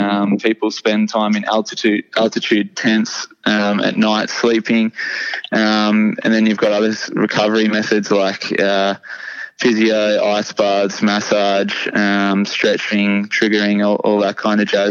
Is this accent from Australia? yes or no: yes; Port Macquarie, New South Wales, Australia; I know myself, I grew up in Port Macquarie and didn't really have much access or exposure to any professional swimmers.